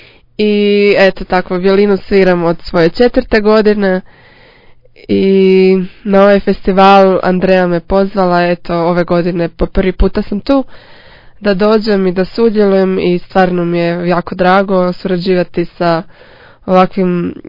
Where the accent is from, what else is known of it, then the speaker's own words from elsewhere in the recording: Zagreb, City of Zagreb, Croatia; dolazim iz Zagreba, imam 22 godine